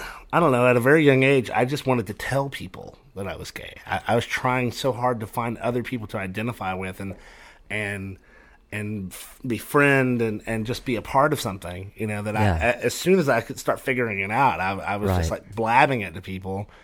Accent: Fort Payne, Alabama, United States; Fort Payne, Alabama. It's the northeastern tip.

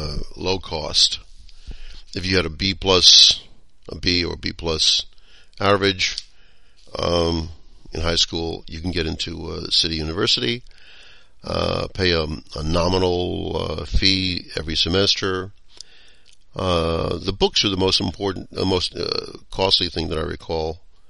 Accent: New York City, New York, United States; I'm middle-aged. I was raised in Brooklyn, Queens, and Manhattan. And I went to public schools there.

